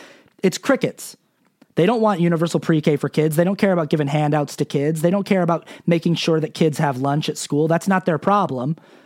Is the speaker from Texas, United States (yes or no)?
no; Salt Lake City, Utah, United States; I'm from Salt Lake City, Utah originally. I was raised LDS.